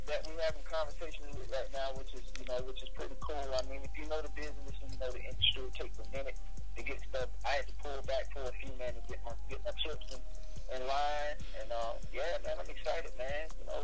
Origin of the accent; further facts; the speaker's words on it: Jacksonville, Florida, United States; now in Atlanta, United States; I'm from Jacksonville, Florida. Currently living in Atlanta right now, doing a whole lot of songwriting, developing my son right now.